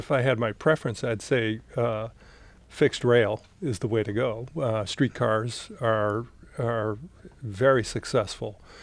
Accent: Boston, Massachusetts, United States; also born or lived in Dallas; I lived in Dallas in the 90s, and Dallas was the ultimate automobile car. I grew up in Boston, and we didn't have many cars, but Dallas was automobiles.

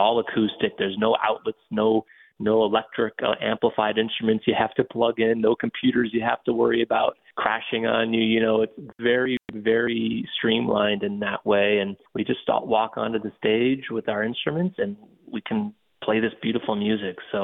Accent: United States; I'm trying to speak Brazilian music fluently, but as an American jazz musician

